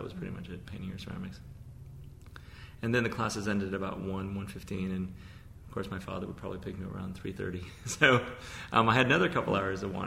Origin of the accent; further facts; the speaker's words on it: Honolulu, Hawaii, United States; I was raised on St. Louis Heights as a boy. And more importantly for the people who are listening, I went to University Lab School as a school student.